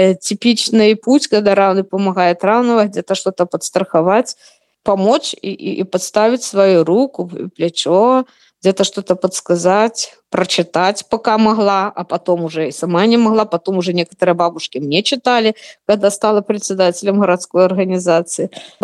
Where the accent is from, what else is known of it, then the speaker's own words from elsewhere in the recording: Shakhty, Rostov Oblast, Russia; born there; Я вообще родилась вообще в Ростовской области, в городе Шахты.